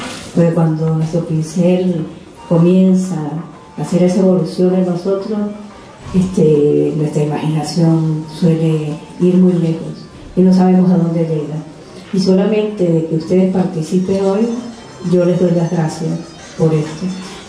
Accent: Venezuela; Y ya en mi país también, que es Venezuela

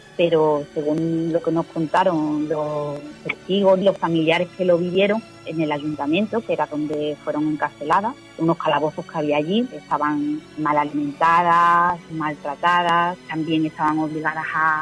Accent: Guillena, Andalusia, Spain; los vecinos y las vecinas de mi pueblo, de Guillena.

